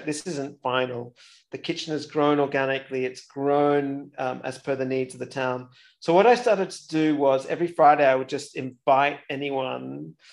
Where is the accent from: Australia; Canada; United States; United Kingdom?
Australia; As an Aussie, that's nothing. That's like a walk in the park.